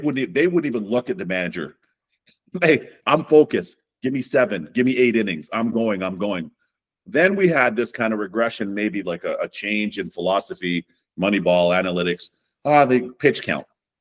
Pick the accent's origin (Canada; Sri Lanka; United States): Canada; Toronto, Ontario; I've heard my buddies in Germany that I grew up with in Toronto